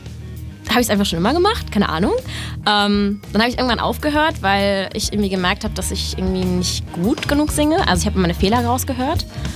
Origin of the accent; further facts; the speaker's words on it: Germany; now in Paderborn, Germany; weil ich komme ja aus der Nähe von Hamburg und mein Traum war es eigentlich immer nach Hamburg zu ziehen